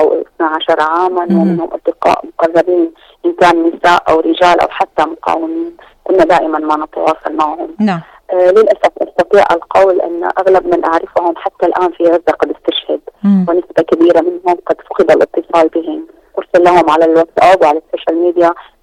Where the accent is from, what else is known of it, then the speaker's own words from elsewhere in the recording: Syria; أنا كامرأة سورية أشعر كما تشعر السيدة الفلسطينية الآن